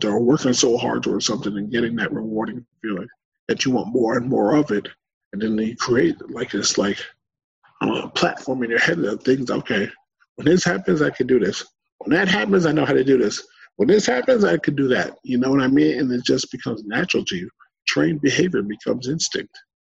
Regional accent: Woodbridge, New Jersey, United States; I'm opening up a coffee shop in my hometown of Woodbridge, New Jersey, next summer.

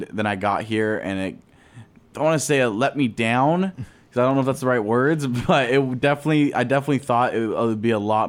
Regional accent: California, United States; I was apart because I'm from California.

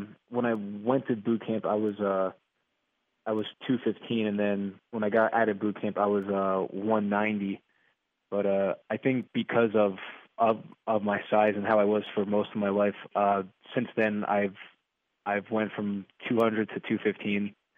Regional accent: Wallington, New Jersey, United States; New York. I'm from Wallington. It's in Bergen County. It's maybe 20 minutes from Manhattan.

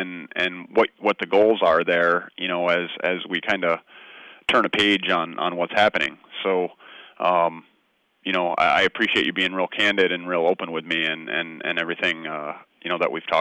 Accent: Rensselaer Falls, New York, United States; I'm a Rensselaer Falls boy myself.

